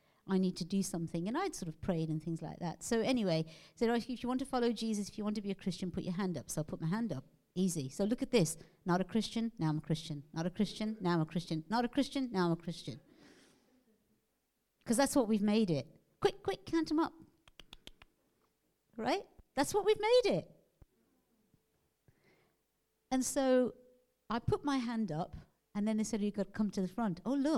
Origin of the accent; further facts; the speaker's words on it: West Midlands, United Kingdom; born there; And so I was born in the Midlands, West Midlands.